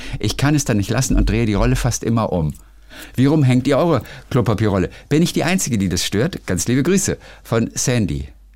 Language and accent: German; Berlin, Germany; now in Sydney, Australia; Ich bin 2014 hierher ausgewandert. Seitdem ist Sydney mein Zuhause, aber Berlin wird immer meine Heimat sein.